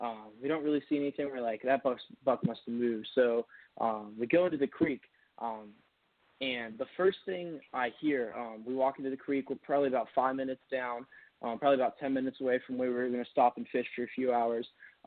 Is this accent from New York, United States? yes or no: no; Denver, Colorado, United States; moved away; So right now I'm living in the southeastern Ohio area. Originally I'm from Denver, Colorado. I moved here about 12 years ago.